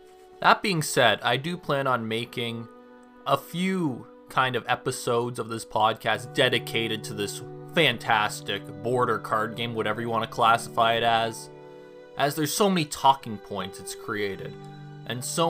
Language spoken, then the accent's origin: English; Canada; So because I'm from Canada, I think I have a little bit of a different perspective on the sport because I didn't grow up with a lot of people watching it around me.